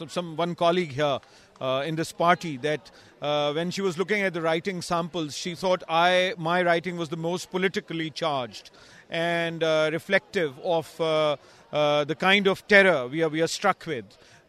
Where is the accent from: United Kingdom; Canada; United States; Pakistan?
Pakistan; I come from Pakistan.